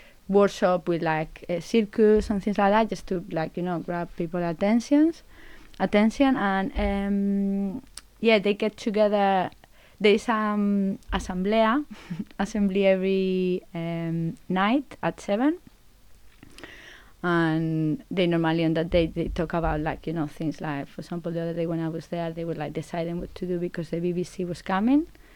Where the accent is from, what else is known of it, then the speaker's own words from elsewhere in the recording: Spain; English is a second language; as I'm away from Spain, so it's difficult to get like, you know, any other information